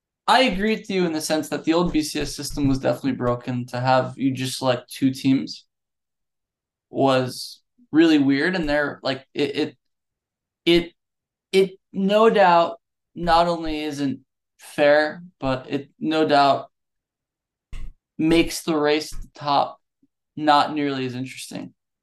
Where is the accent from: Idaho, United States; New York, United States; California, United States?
New York, United States; Syracuse; I come from Syracuse and we're lucky we're still in the ACC.